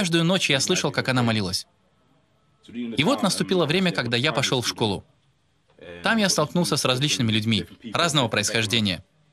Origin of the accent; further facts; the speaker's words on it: Bremen, Germany; Russian is a second language; Я родился и вырос в Германии, в городе Бремен. Это рядом с Гамбургом и Ганновером, север Германии. Меня растила мама, которая родом из Ганы, а также мой отчим, у которого американские корни.